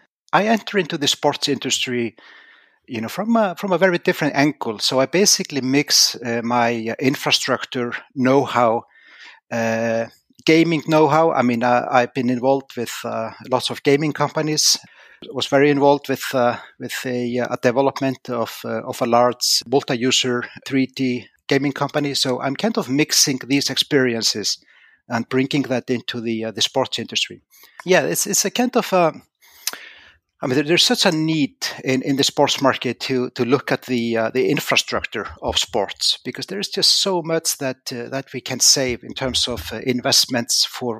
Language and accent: English; Iceland; I left it to start an old school telecommunication company in my home country, because I felt there was like not much happening in Iceland at that time.